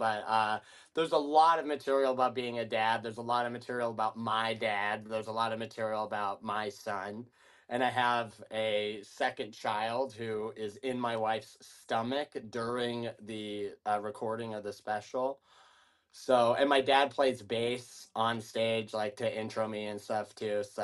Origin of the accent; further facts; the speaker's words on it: Washington, United States; I'm from Washington, but for some reason I sound like I'm from Boston